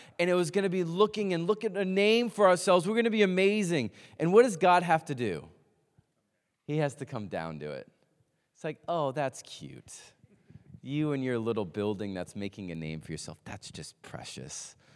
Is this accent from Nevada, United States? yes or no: no; Manhattan, New York, United States; born there; Many of you know I was born in Manhattan, but I had a lot of family in Boston.